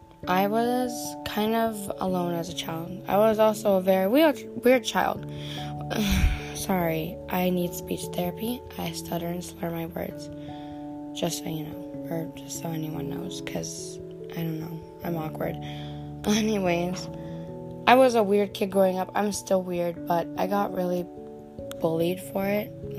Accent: Minot, North Dakota, United States; Hi. I'm from Minot, North Dakota.

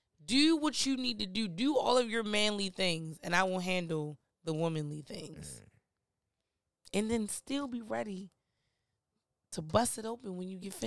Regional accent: Baltimore, Maryland, United States; Yo, because I'm from Baltimore. I have to put us on.

